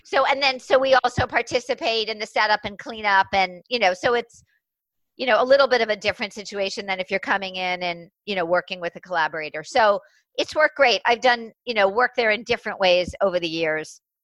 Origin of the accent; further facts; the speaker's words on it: Queens, New York, United States; also born or lived in New Rochelle; now in Jersey City, United States; I was born in Queens, and I grew up in Queens and in New Rochelle.